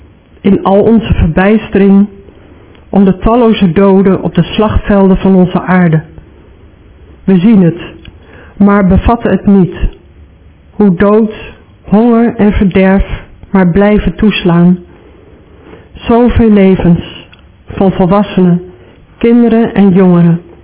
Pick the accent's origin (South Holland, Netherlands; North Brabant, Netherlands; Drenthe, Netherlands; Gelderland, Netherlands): Gelderland, Netherlands; Eefde; Ik groeide op in Eefde, studeerde theologie in Kampen en was daarna afwisselend gemeente- en ziekenhuispredikant in verschillende plaatsen.